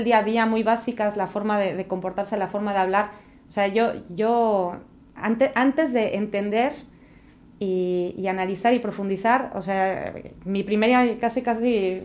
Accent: Mexico; de ser mexicana, que antes lo decía como, chin, vengo de México, ¿no?

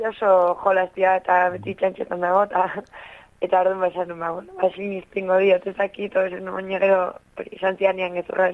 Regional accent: Pasaia, Basque Country, Spain; now in Errenteria, Spain; ni pasaitarra naiz, baina Errenterian bizi naiz

